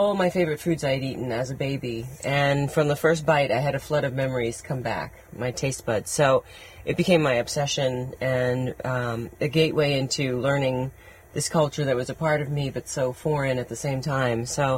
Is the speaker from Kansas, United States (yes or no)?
no; Virginia, United States; also born or lived in Korea; So I was adopted by my parents at the age of three and grew up in Virginia.